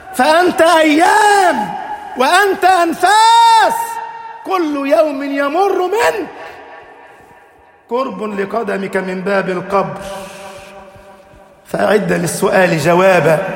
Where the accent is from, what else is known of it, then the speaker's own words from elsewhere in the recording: Egypt; واجعل بلدنا مصر أمنا أمانا، سخاء رخاء